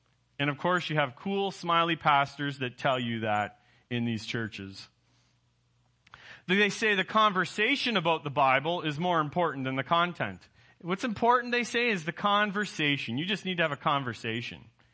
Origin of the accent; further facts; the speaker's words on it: Canada; Maybe I'm too Canadian.